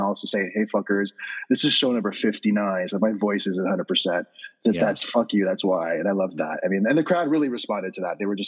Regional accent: Los Angeles, California, United States; now in New York, United States; I mean, I'm from LA initially, but, you know, I'm a New Yorker now for, I don't know, 12 years now.

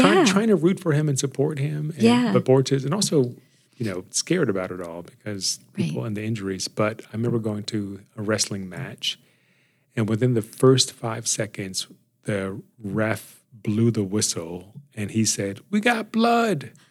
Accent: Washington, District of Columbia, United States; They all settled in D.C. And I grew up near Howard University, which felt like a castle to me.

